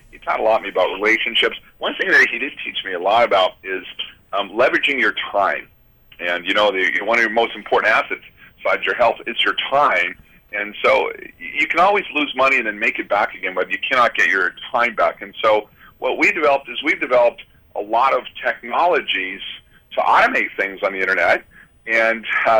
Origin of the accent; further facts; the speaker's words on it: Canada; also born or lived in United States; actually I was born in the U.S., I grew up in Canada, and to Canadian parents